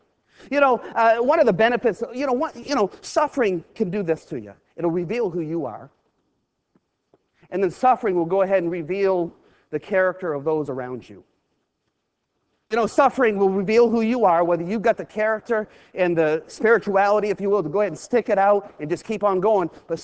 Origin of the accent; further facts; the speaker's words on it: Buckfield, Maine, United States; Turner, Maine, my home state. By the way, Maine is God's country, okay?